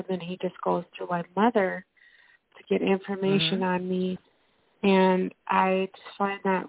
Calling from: Minnesota, United States; from Minnesota.

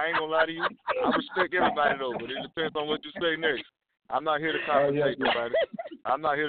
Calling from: Georgia, United States; I'm calling from Georgia.

